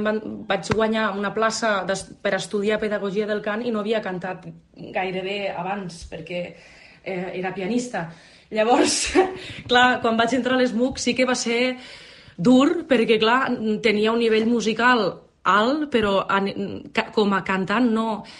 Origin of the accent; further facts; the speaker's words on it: L'Ampolla, Catalonia, Spain; also born or lived in Barcelona; Jo vaig néixer, sí, l'Ampolla és la porta del Delta, la coneixem així, però vaig néixer a l'Hospital Clínic de Barcelona, sí, però només hi vaig néixer.